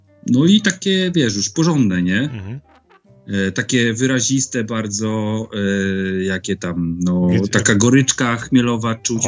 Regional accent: coast, Poland; Ja wiesz, pochodzę tam z nadmorza.

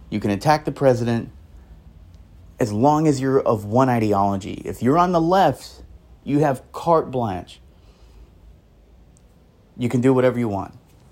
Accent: California, United States; I'm more of like the West Coast because I grew up in Cali.

